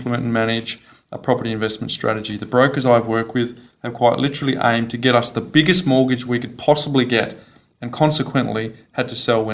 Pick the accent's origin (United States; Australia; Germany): Australia; Western Australia; we'll connect you with the right people over in WA. My hometown as well. So shout out to all the WA listeners.